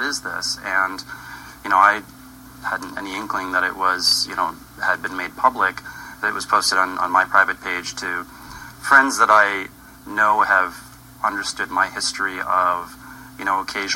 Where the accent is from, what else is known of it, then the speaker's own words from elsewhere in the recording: United States; born there; I was born in the United States.